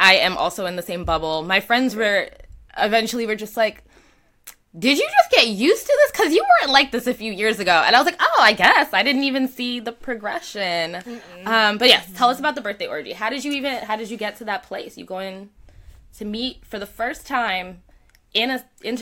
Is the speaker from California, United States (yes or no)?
no; New York, United States; As a New Yorker, I think we've been learning a lot about other forms of non-monogamy that are less common in New York.